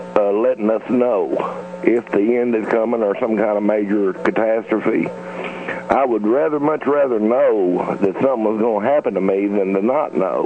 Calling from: Hayti, Missouri, United States; Yes, sir. … I'm from Hayti, Missouri.

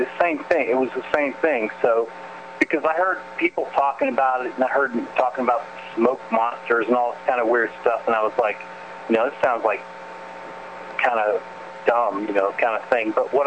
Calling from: North Carolina, United States; I'm calling from North Carolina.

